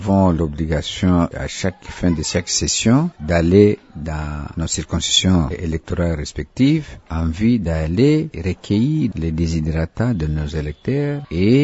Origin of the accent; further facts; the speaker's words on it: Kailo, Maniema, DR Congo; Par exemple, chez moi, au Kailo